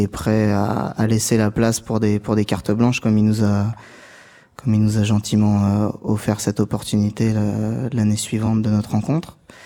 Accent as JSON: {"language": "French", "town": "Orléans", "region": "Centre-Val de Loire", "country": "France", "tie": "born or raised there", "said": "On a grandi à Orléans et autour avec mon frère."}